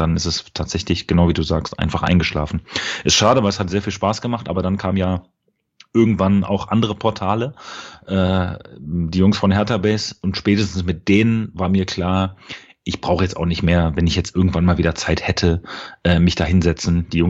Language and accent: German; Berlin, Germany; was ich als Berliner jetzt auch nicht kannte